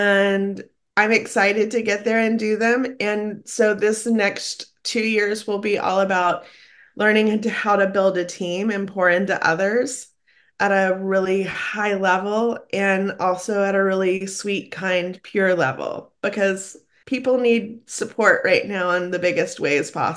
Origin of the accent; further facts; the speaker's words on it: Atlanta, Georgia, United States; also born or lived in Southern California; Growing up in Atlanta and Southern California, it was very, very different.